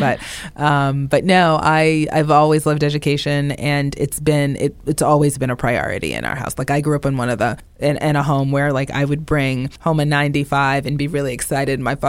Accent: New England, United States; also born or lived in New York; now in Baltimore, United States; I grew up in New England and lived in New York for a time

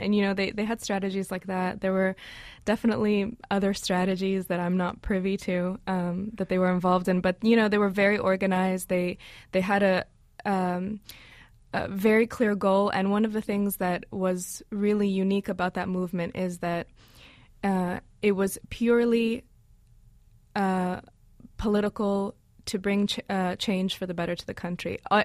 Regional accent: United States; now in New York, United States; Well, I mean, I was born and raised in the States. Actually lived in upstate New York when I was briefly as a child.

